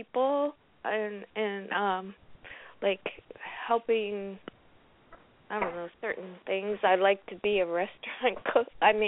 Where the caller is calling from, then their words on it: California, United States; California.